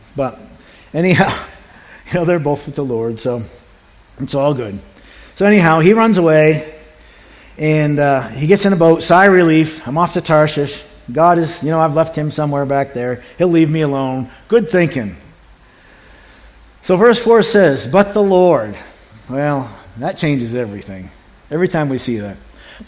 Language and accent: English; Maine, United States; Now, I'm from Maine, I'm from the ocean